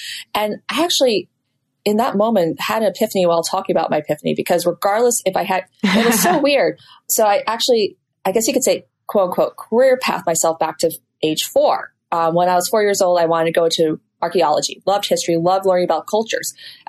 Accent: Vermont, United States; now in Los Angeles, United States; I was born and raised in Vermont, in the area called Southern Vermont. So I grew up in and around a creative community.

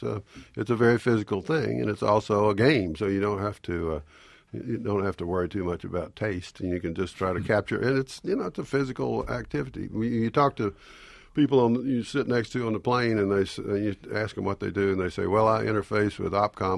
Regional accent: the South, United States; accent: Southern; people accuse me of keeping my accent, but I never wanted to lose all of it. I've lost some of it, but I think that part of my sensitivity and my sensitivity to and appreciation of words comes from the Southern.

